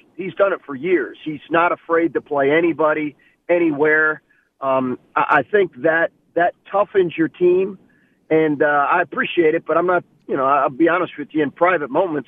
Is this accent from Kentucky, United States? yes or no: yes; Lexington, Kentucky, United States; we grew up in Lexington, Kentucky.